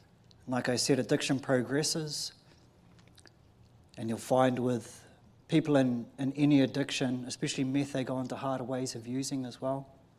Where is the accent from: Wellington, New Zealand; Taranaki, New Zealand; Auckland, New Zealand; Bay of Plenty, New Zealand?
Bay of Plenty, New Zealand; Mount Maunganui; I'm from Mount Maunganui